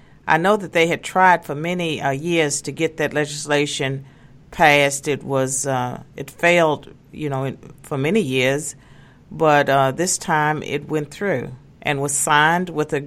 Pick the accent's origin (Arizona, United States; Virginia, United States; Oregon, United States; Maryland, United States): Virginia, United States; And again, my home state of Virginia, there's a controversy there because they would like to pass a similar law.